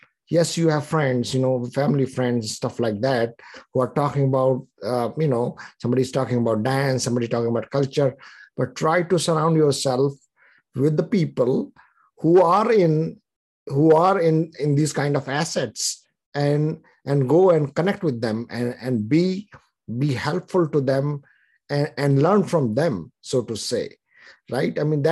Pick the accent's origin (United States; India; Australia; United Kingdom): India; moved away; like I came from India in 97.